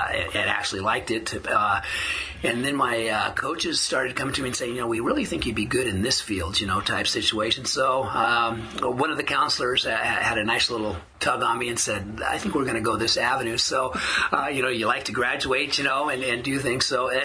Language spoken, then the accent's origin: English; California, United States; You know, I'm from the Central Valley, so football and wrestling are the two sports there, and I did them both.